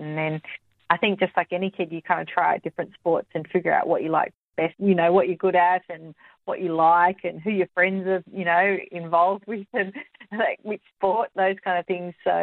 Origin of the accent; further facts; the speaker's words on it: Western Australia, Australia; Yeah, I grew up in Western Australia, was born in Subiaco there